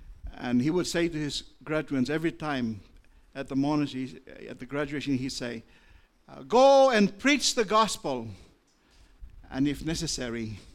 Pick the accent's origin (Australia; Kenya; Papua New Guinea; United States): Papua New Guinea; English is a second language; That's why I love my country of more than 850 nationalities. 850 different languages. So I can speak my mother tongue, I can speak English, I can speak French